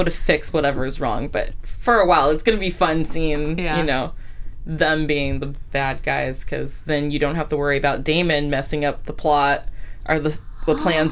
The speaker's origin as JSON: {"language": "English", "town": "Upland", "region": "California", "country": "United States", "said": "I'm from Upland."}